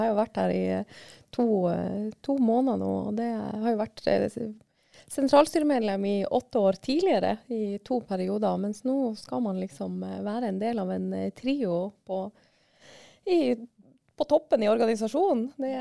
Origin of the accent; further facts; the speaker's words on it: Andøya, Nordland, Norway; Nei, jeg vokste opp på Andøya. På 80-tallet, og der hadde vi ikke barnehager på den tiden.